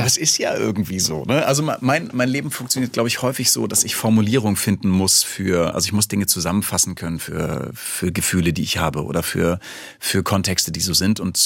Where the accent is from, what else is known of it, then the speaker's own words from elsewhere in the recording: Hamburg, Germany; Also in Hamburg, wo ich herkomme, ist das auch so.